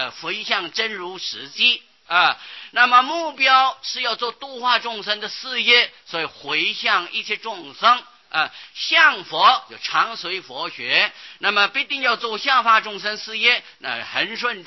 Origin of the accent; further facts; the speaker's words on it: China; 那么没有像我们中国人啊，里面还有短衫长衫啊海青啊，还没有这些啊